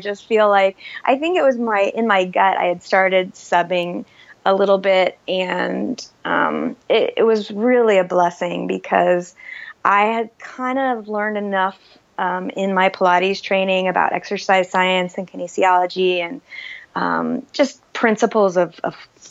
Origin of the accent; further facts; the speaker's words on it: Oklahoma, United States; I mean, I grew up in Oklahoma in the 70s, and I remember, like, my mom never worked.